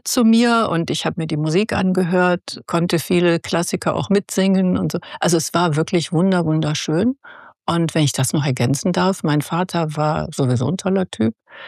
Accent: Bavaria, Germany; born there; Ich bin ja im Bayerischen Wald geboren

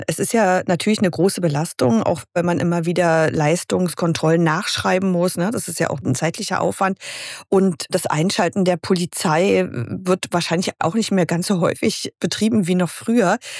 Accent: East Germany, Germany; Ich bin in der DDR zur Schule gegangen

